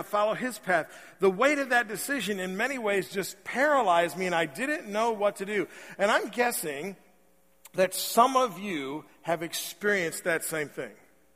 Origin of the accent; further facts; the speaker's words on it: Indiana, United States; Growing up in Indiana on the farm